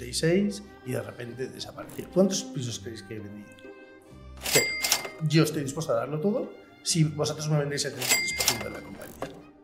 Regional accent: Burgos, Castile and León, Spain; now in Zarautz, Spain; Yo soy de Zarauz, nacido en Zarauz, pero con poquitos años, con 6 añitos, la ITA, que trabajaba en autopistas, lo trasladaron a Burgos y yo me crié gran parte del tiempo en Burgos.

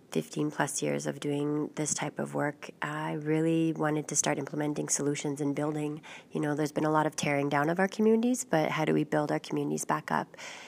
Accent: Alberta, Canada; and from northern Alberta, and you know, we saw immense impacts to the land

